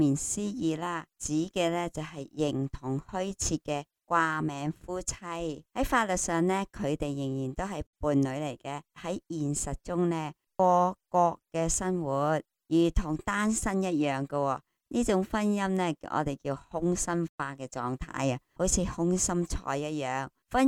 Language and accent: Cantonese; Hong Kong; 如果我们香港人说的 dry 呢，即是很没东西，很枯燥，没了滋润。